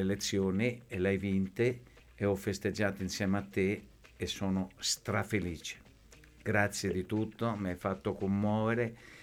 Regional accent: Chiaravalle, Marche, Italy; io abito, sono nata a Chiaravalle, abito a Chiaravalle e non so.

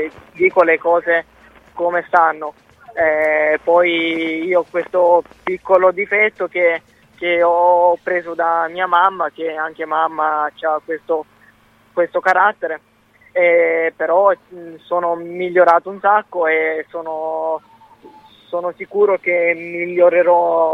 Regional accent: Lecce, Apulia, Italy; io impazzisco per il mare, appunto perché io vengo da Lecce e lì il mare è una cosa splendida

